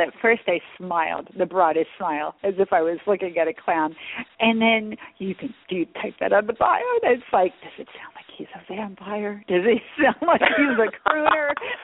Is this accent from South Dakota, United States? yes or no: no; Atlantic City, New Jersey, United States; I grew up in Atlantic City, New Jersey, and Atlantic City is an island. It's Sepsiken Island, so it's off the coast of New Jersey, so we're surrounded by water.